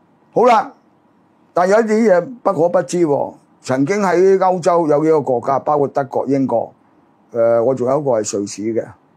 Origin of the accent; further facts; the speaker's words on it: Hong Kong; 咁我哋香港人，你有冇净系你有鬼啊？